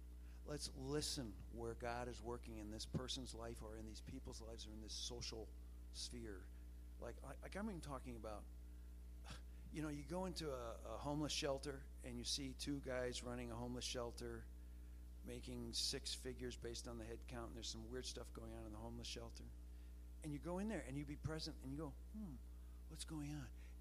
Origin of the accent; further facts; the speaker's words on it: Hamilton, Ontario, Canada; when I was growing up in Canada, I used to read French. I learned French off the back of cereal boxes. Everything was in French and English in Canada, even though nobody in Hamilton, Ontario spoke French.